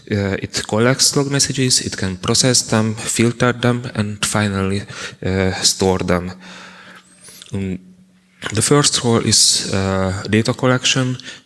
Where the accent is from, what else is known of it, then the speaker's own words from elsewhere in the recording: Hungary; English is a second language; from Hungary, evangelist at Balabit, developers of Syslog.ng.